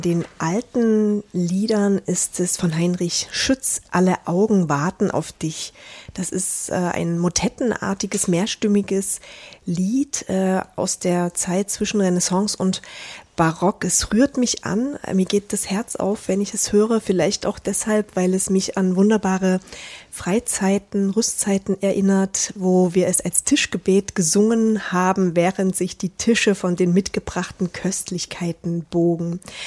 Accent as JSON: {"language": "German", "town": "Dresden", "region": "Saxony", "country": "Germany", "tie": "born or raised there", "said": "in meiner alten Heimatgemeinde in Dresden-Prohlis."}